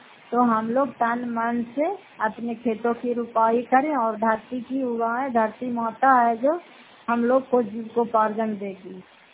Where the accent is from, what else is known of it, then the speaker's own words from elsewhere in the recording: Bihar, India; घर फतेहपुर पंचायत मकौटा जिला नालंदा प्रा पछड़ा ब्लॉक की निवासी हूँ।